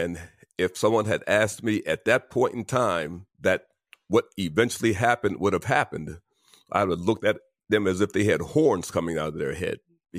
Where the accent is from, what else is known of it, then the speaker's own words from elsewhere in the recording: Baltimore, Maryland, United States; I was from Baltimore.